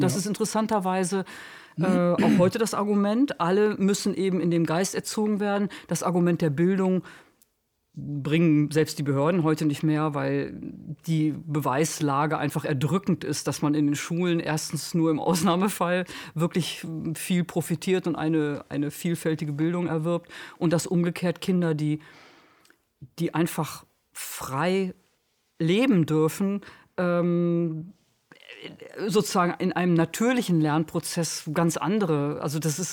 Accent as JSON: {"language": "German", "region": "Bremen", "country": "Germany", "said": "also ich komme ja aus Bremen und das ist ja gleichzeitig auch ein Bundesland"}